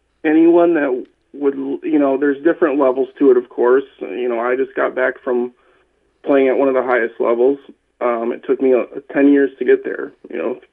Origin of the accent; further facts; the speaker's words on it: Michigan, United States; moved away as an adult; now in Indianapolis, United States; I moved from Michigan to Indianapolis 5 years ago, and when I moved, I never had the exposure as a kid in southern Michigan to have these adaptive clinics